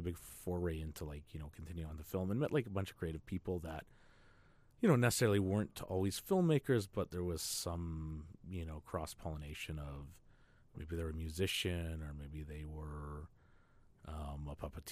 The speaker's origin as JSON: {"language": "English", "town": "Winnipeg", "region": "Manitoba", "country": "Canada", "said": "I'm from Winnipeg, all that stuff."}